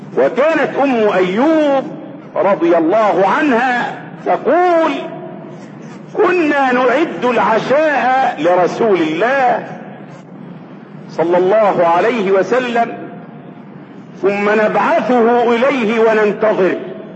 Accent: Egypt; وثبت أن عندنا في مصر الآن من المشاهدين 26 مليون مشاهد مدمنين على التلفزيون

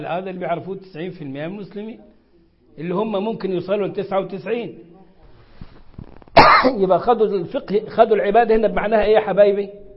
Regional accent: Egypt; وحطت في بطنك بطيخة صيفي زي ما بيقولوا عندنا في مصر.

